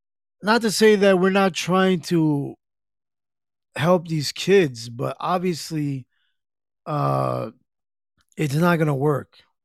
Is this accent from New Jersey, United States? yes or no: yes; New Jersey, United States; born there; I was born in Jersey, New Jersey, and we like to walk around in hoodies, man.